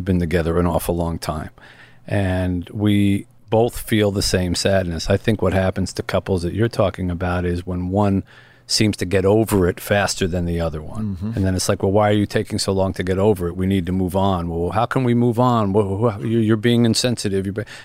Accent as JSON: {"language": "English", "town": "Philadelphia", "region": "Pennsylvania", "country": "United States", "tie": "born or raised there", "said": "But Philly is my hometown, but that's not where I built my life."}